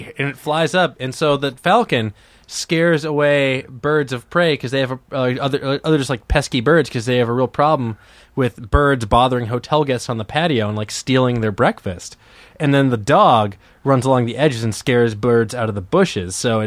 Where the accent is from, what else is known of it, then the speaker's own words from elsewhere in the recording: Wakefield, Massachusetts, United States; No, I grew up just outside the city. A lovely little town called Wakefield.